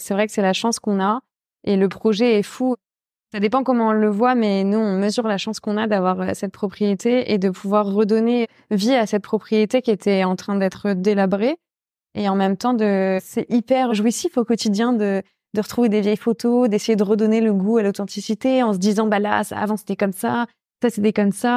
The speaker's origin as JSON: {"language": "French", "town": "Rouen", "region": "Normandy", "country": "France", "tie": "born or raised there", "said": "Je suis née à Rouen, exactement. J'ai grandi dans le centre-ville de Rouen, oui."}